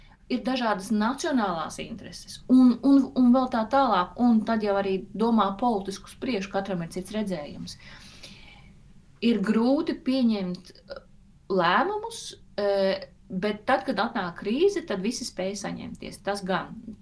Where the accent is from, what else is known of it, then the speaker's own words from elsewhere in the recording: Belgium; Ja man šo jautājumu uzdod ārpus Beļģijas, tad es saku, es esmu Beļģis.